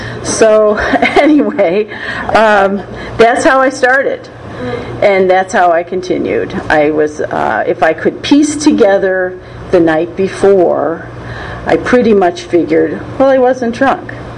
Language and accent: English; Lake Forest, Illinois, United States; also born or lived in Glencoe; I was raised in Lake Forest, Illinois, in Glencoe, and then moved to Lake Forest when I was in first grade, and I lived there until I went to the University of Illinois in Champaign-Urbana.